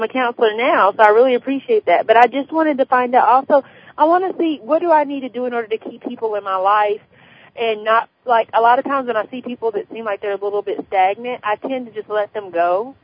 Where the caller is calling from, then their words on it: Charlotte, North Carolina, United States; I'm calling from, it's actually Charlotte, North Carolina. I'm here visiting, thinking about moving here